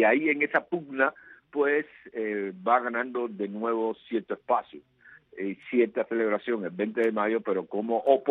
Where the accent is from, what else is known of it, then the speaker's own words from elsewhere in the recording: Cuba; para nosotros como cubanos